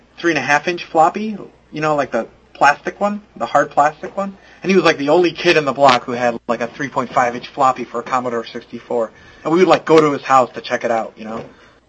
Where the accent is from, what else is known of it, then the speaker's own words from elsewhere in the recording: Detroit, Michigan, United States; Dude, I'm from Detroit.